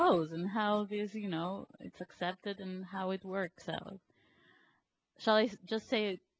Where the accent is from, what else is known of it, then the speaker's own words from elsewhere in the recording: Greece; as far as I know, I come from Greece